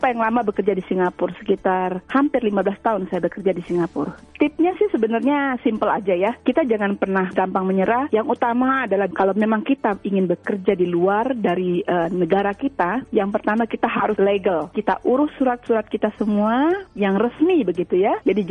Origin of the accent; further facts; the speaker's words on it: Indonesia; Kita orang Indonesia, kita yakin bahwa kita punya kualitas tersendiri